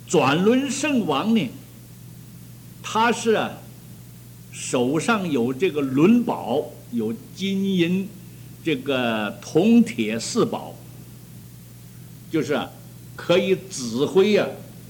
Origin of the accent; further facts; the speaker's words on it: China; 我们尤其我们中国人不能随便发愿